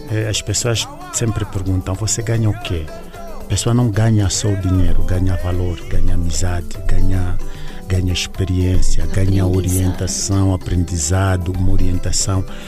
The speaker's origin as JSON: {"language": "Portuguese", "region": "Namibe", "country": "Angola", "lives_now": "Huíla, Angola", "said": "creio que sou do Namibe, naturalidade do Namibe, estamos aqui na Willa e desde pequeno"}